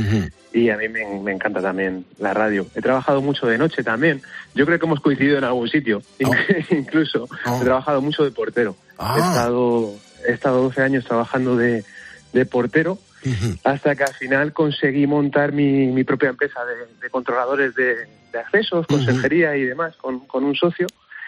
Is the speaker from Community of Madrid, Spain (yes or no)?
yes; Móstoles, Community of Madrid, Spain; Pues mira, soy de Móstoles.